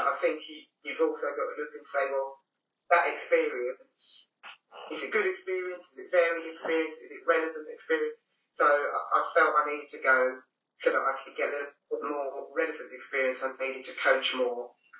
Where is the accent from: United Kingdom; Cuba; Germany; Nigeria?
United Kingdom; London; moved away as an adult; now in United States; I'm originally from South London. I've been coaching outside of the UK, outside of England, for like the last 8 years. Right now, I'm in New York, about 3 hours from Manhattan.